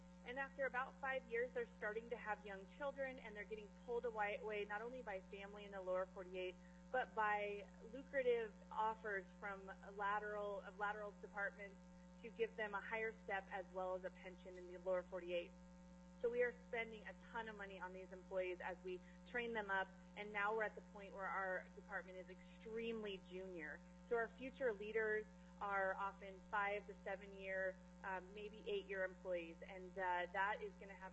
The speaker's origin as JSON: {"language": "English", "region": "Alaska", "country": "United States", "tie": "born or raised there", "said": "I'm born and raised in Alaska, and we are seeing just a huge amount of our folks leaving in droves after 5 years."}